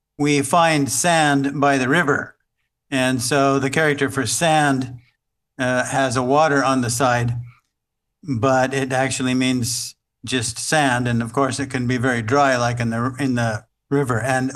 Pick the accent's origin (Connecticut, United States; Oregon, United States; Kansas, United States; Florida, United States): Oregon, United States; Medford; now in Nanjing, China; I grew up in Medford, Oregon. We had hot, dry summers, but yeah.